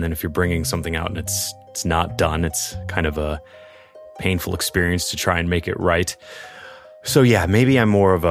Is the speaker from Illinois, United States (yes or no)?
yes; Chicago, Illinois, United States; I'm from Chicago, where we have experts on pizzas.